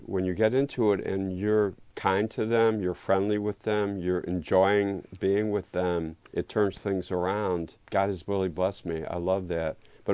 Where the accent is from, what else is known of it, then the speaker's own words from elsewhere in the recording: Chicago, Illinois, United States; I was raised in West Rogers Park mostly, which is a Jewish neighborhood. We had about 100,000 Jewish people. It's still primarily a Jewish neighborhood. It's an enclave on the far north side of Chicago.